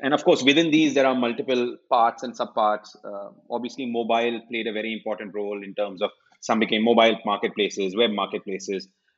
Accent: Mumbai, Maharashtra, India; Sahil and I come from Bombay and our Hindi is not particularly strong.

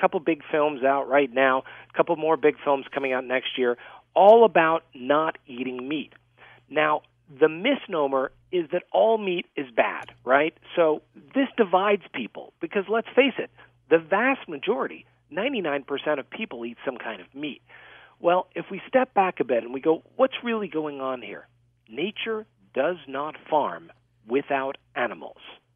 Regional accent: Louisiana, United States; Well, I grew up in Louisiana, and I watched members of my family get sick, get cancers, lymphoma, leukemia, all of that stuff

